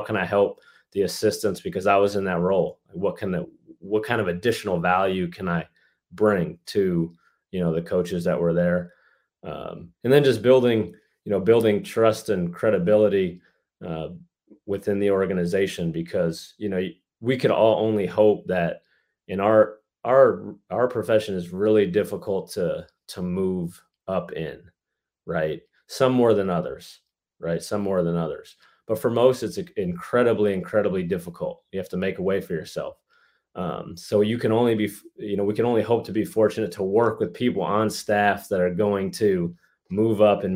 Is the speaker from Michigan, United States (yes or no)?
yes; Michigan, United States; You know, I'm from Michigan. I moved around my whole life. My dad was in the military, so I've been to a lot of places. But you know, I went to high school in Michigan, went to college in Michigan